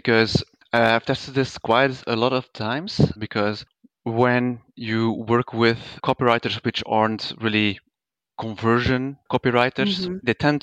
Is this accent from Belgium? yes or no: yes; Belgium; I'm from Belgium